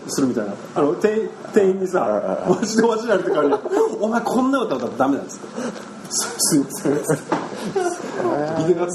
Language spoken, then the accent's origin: Japanese; Okinawa, Japan; その時やっぱ沖縄出身っていうことですごい食いつきがいいわけよ